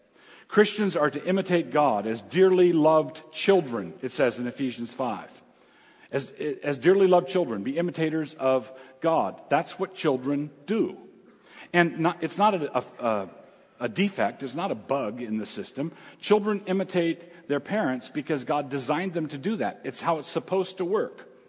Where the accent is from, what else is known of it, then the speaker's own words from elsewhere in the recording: Annapolis, Maryland, United States; I grew up in Annapolis, Maryland.